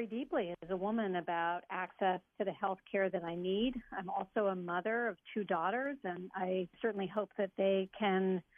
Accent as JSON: {"language": "English", "region": "Missouri", "country": "United States", "tie": "born or raised there", "said": "especially in my home state of Missouri, where there's an added layer of shame and stigma"}